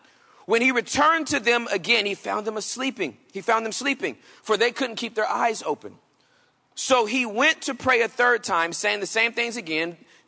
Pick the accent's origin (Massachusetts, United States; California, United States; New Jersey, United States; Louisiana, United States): California, United States; also born or lived in Texas; When we first met, I came from California and I moved to Texas